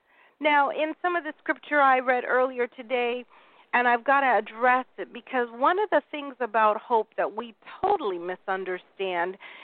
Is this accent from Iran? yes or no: no; United Kingdom; that is my go-to dictionary because I am British, praise God.